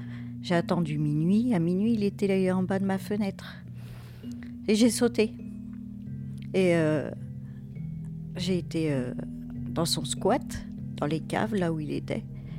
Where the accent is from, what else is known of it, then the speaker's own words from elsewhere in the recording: Fontainebleau, Île-de-France, France; Alors, j'ai grandi à Fontainebleau, dans une cité.